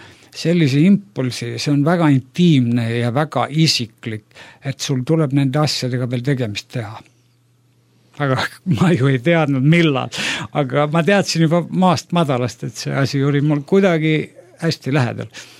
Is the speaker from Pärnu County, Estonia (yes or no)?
yes; Pärnu, Pärnu County, Estonia; Ma sündisin Pärnus ja õppisin siis, oli esimeses keskkoolis ja neljandas keskkoolis.